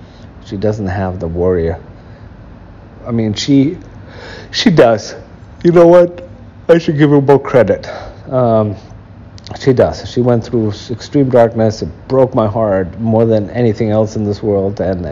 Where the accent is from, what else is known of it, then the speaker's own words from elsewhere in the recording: Germany; As a matter of fact, I grew up in Germany.